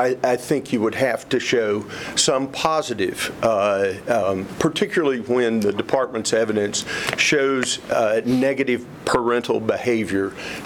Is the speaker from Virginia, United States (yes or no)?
yes; Abingdon, Virginia, United States; I'm from Abingdon, Virginia.